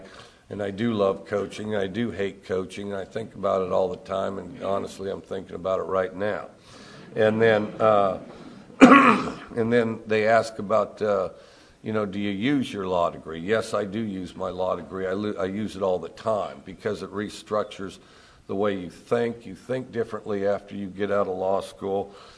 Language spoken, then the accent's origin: English; Wyoming, United States; and I'm from Wyoming, and so anybody from Wyoming, we ought to have some kind of a head nod or something, because there's not too many guys from Wyoming.